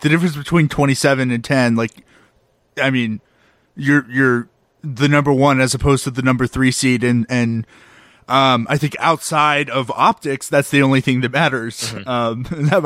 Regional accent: Dallas, Texas, United States; I'm a little bit jealous. I'm from Dallas. I'm not going to, like, see something like that with the 76ers.

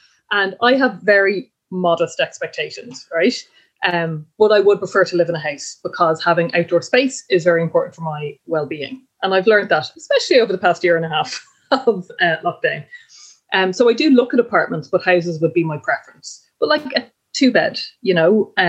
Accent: Leinster, Ireland; but also like it happened out here in my hometown. Google have bought a whole rake of apartments and houses out here in Wicklow.

